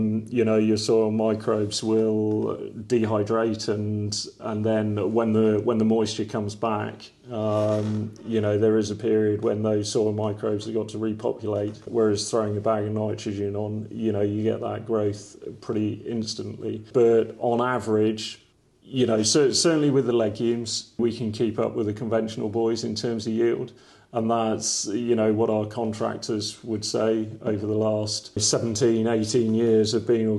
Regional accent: Exmoor, South West England, United Kingdom; I was brought up on Exmoor.

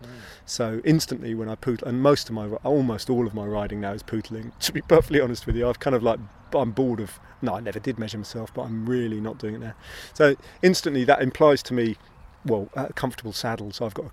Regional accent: Bedford, East of England, United Kingdom; I grew up in Bedford, which is only a little way down the road from Cambridge

